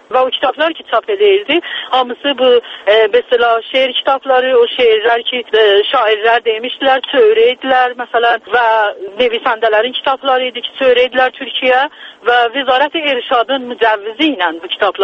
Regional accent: Tabriz, East Azerbaijan, Iran; fəqat Təbrizliyəm.

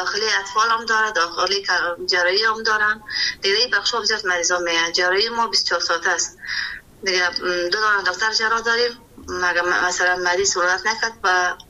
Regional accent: Kabul, Afghanistan; born or raised there

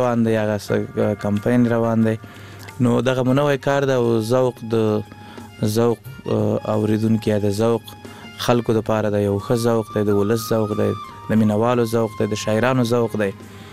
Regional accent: Kunduz, Afghanistan; also born or lived in Laghman; زمونږ اصلا د لغمان ولایت یو بیاتلی کندوز ته د ناقلونو په دوره کې چې وزیر محمد ګل خان په وخت کې چې ځمکه تقسیمې دي د شمال او پښتنال ته تلل ناقلین تلل، نو هغه وخت کې مونږ تل ویالته په کندوز کې مژوند کړی.

